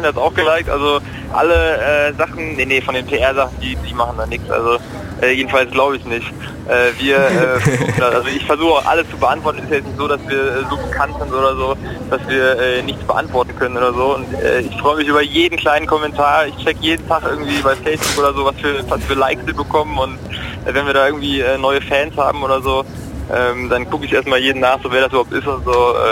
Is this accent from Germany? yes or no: yes; Siegen, North Rhine-Westphalia, Germany; ich bin in Siegen aufgewachsen. Ich weiß nicht, ob euch das was sagt. Das ist so eine Stunde von Köln entfernt. Ist auch eine sehr kleine Stadt.